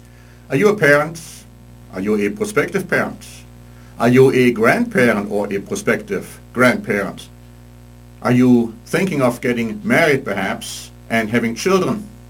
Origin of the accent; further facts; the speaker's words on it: Germany; When I grew up in Germany, Dr. Spock, who was the founder, one of the founder of the anti-authoritarian child-rearing movement, was looked upon as a guru